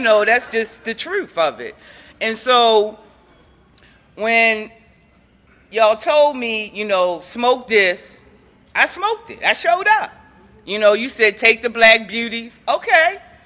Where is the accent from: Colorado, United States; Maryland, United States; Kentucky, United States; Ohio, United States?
Maryland, United States; Baltimore; I'm from Baltimore originally. I'm an only child, too.